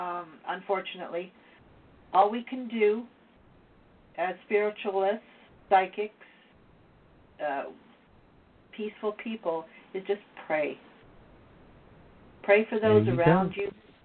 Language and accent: English; Canada; I'm Canadian.